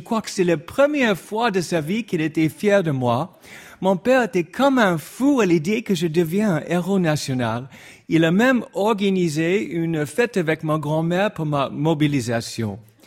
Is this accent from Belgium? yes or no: no; Hollywood, California, United States; moved away as an adult; now in France; Et j'ai jamais plus remis les pieds à Hollywood, ma ville natale.